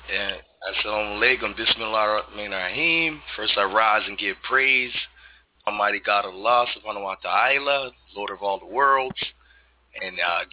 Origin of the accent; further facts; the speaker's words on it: Philadelphia, Pennsylvania, United States; Yeah, from Philadelphia